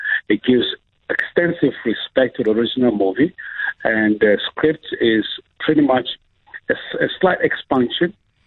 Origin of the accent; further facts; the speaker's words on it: South Africa; But I'm very selfish, being South African